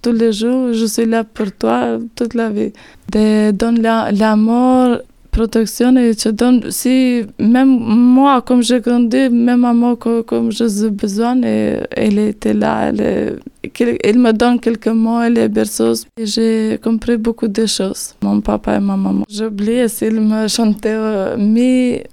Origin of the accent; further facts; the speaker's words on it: Albania; French is a second language; Je viens au pays d'Albanie